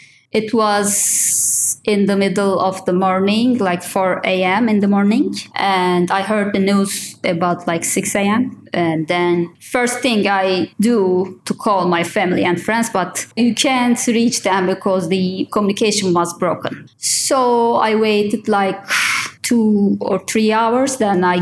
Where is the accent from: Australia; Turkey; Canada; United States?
Turkey; Hatay; also born or lived in Istanbul; there was a huge and devastating earthquake in my hometown, Hatay, in February last year.